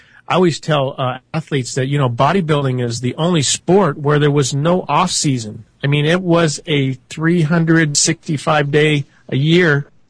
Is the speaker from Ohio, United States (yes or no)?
yes; Ohio, United States; Yeah, it was so cool because, you know, growing up in Ohio, it was very cliquey.